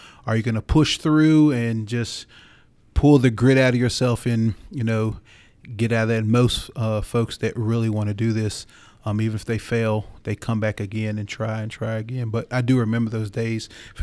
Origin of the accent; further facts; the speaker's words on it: Virginia, United States; I also was born and raised in Henrico County, graduated from Mills Godwin. So I did see public safety growing up.